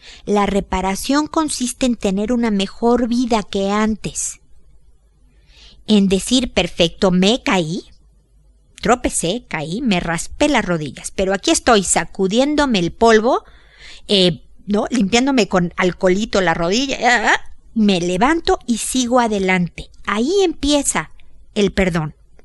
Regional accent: Mexico; en mi tierra, o por lo menos en mi familia, a lo mejor ya estoy generalizando como mexicana

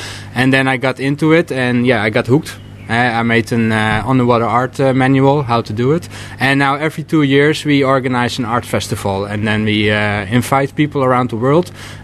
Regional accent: Amsterdam, North Holland, Netherlands; English is a second language; I'm from Amsterdam.

